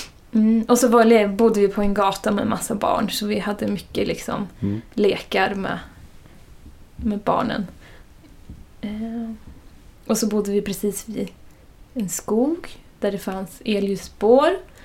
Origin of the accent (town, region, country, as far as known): Örebro, Örebro County, Sweden